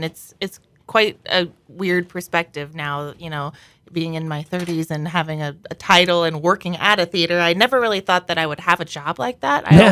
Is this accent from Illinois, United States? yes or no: yes; Galesburg, Illinois, United States; growing up in Galesburg, a lot of things that you hear are like, oh, there's nothing to do here. Let's go to Peoria.